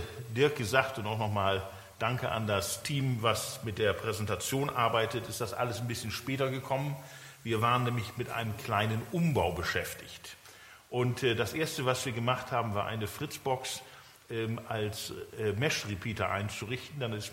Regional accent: Germany; Ich bin Deutscher

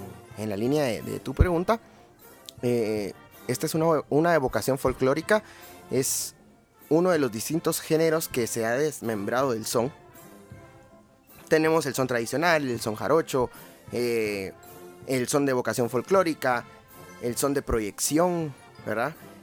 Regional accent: Guatemala; Entonces, pero como buenos guatemaltecos hacemos de lo extranjero lo nuestro.

